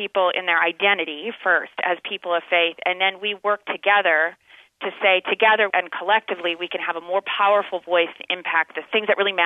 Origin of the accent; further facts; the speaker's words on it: Iowa, United States; I'm actually originally from Iowa. I'm an Iowa girl, and I have been a Midwesterner my whole life.